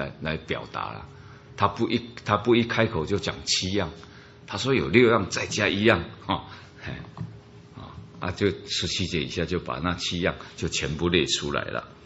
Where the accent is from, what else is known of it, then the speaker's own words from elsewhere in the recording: Taiwan; 就有一点类似我们台湾人哦，台湾人不喜欢四这个数目字哦